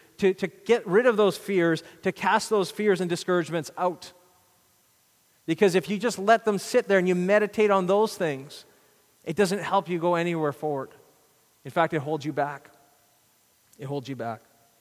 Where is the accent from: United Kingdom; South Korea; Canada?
Canada; the significance of those sacrifices that were made for my freedom as a Canadian.